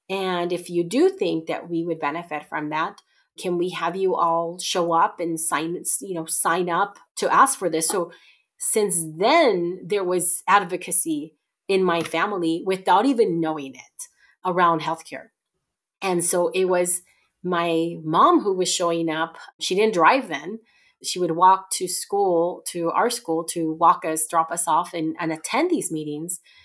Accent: California, United States; I grew up here in the Central Valley, precisely where we're at.

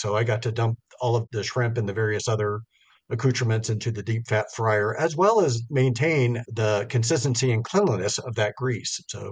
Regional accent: Roswell, United States; born there; Recall that I was born in Roswell

